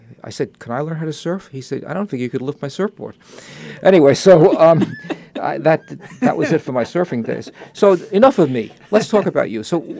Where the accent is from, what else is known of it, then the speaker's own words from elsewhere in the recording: New York, United States; accent: New York; now in Santa Barbara, United States; I got rid of my New York accent, luckily, after 19 years. See, I speak with a California accent now